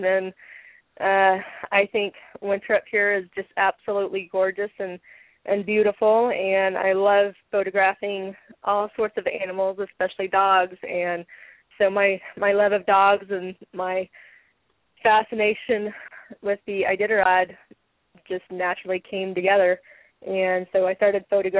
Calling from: Anchorage, Alaska, United States; I'm all the way down here in Anchorage, so not too far away, but it's definitely cold out today.

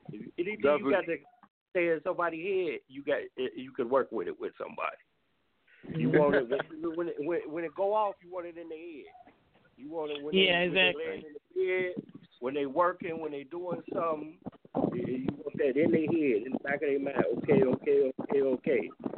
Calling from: Chicago, Illinois, United States; Hey, what's going on? I'm calling from Chicago.

